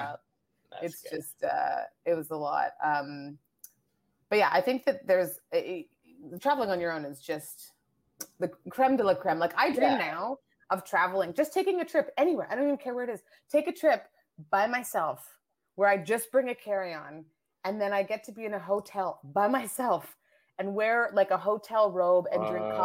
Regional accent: Nigeria; born there; also born or lived in Asia / France; I'm a very international person. Like I was born in Nigeria. I've traveled all around Canada and the States. I've traveled overseas. I lived in Asia for a long time. You know, have traveled and lived in France for a bit.

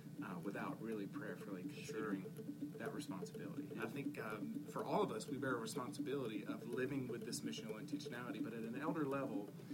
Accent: Georgia, United States; now in Spartanburg, United States; So we originally are from Georgia.

